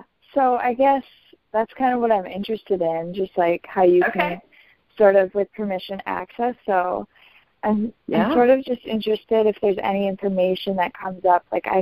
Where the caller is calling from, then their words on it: Wisconsin, United States; I'm calling from Wisconsin, from across Wisconsin.